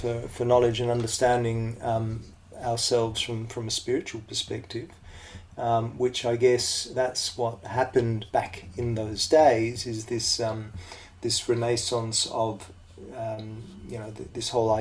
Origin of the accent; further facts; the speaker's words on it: Melbourne, Victoria, Australia; also born or lived in Italy; where I was at the time growing up in Melbourne. My childhood was backwards and forwards between Italy and Melbourne, so I had a fairly unique and varied upbringing.